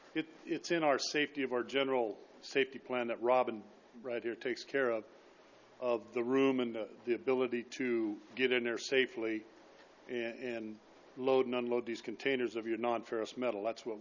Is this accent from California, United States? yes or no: yes; Paso Robles, California, United States; I was born and raised in Paso Robles.